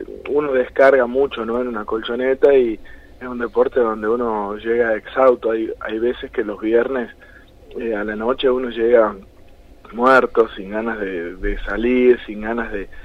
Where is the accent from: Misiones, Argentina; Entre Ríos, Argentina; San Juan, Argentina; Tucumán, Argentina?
Tucumán, Argentina; como yo soy tucumano y estoy en constante movimiento entre Buenos Aires y Tucumán